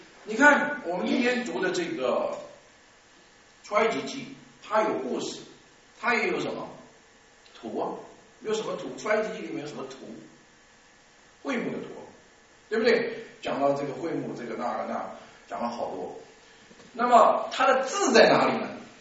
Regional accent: China; 看图识字，这是我们中国人学中国字的方法。

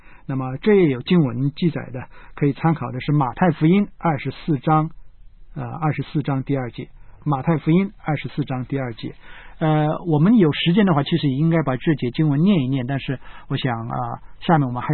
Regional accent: China; 我们中国人的大节期有什么

